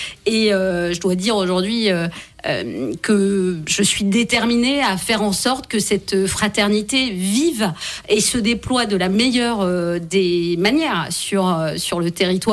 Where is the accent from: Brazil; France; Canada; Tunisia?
France; Elbeuf, Normandy; quand j'étais ado à Elbeuf, je suis née à Elbeuf